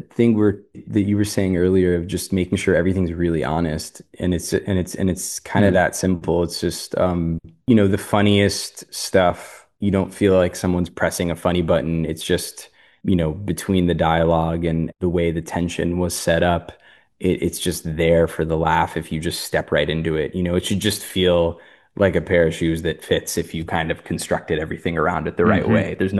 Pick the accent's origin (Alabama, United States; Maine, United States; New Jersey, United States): New Jersey, United States; I'm from New Jersey and I'm kind of surprised by the y'all.